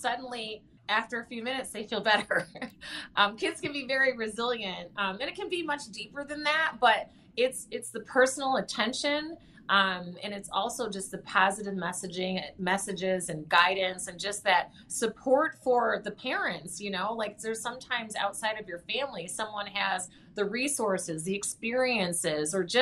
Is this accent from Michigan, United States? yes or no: yes; Lansing, Michigan, United States; he was the director of adult education for the state of Michigan. So I grew up there in Lansing